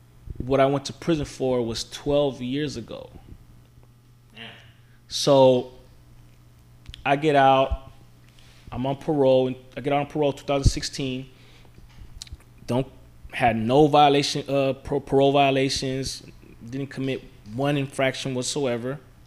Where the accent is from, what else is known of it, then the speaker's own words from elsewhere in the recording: San Francisco, California, United States; I grew up in the Mission. You know, it's a predominantly Hispanic neighborhood.